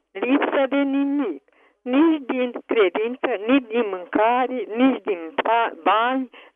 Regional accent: Țăv, Mureș County, Romania; first language Hungarian; Romanian is a second language; De lângă Târgu Mureș, de la Țăv, sunt

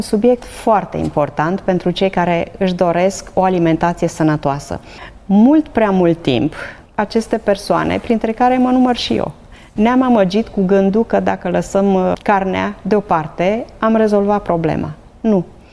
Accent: Transylvania, Romania; smântână mai mâncam pentru că sunt ardeleancă

